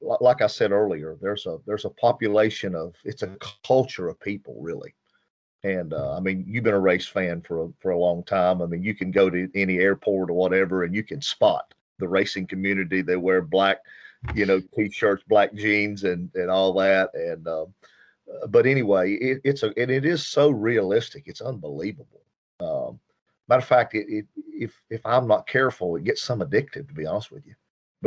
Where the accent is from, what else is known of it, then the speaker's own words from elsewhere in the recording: Hickory, North Carolina, United States; I'm from Hickory, North Carolina, in the famous Hickory Speedway.